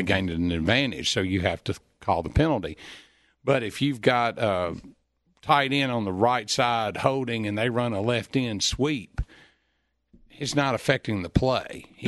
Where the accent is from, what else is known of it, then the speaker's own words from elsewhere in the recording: Kentucky, United States; you get to Elizabethtown, or as we're from Kentucky, call E-Town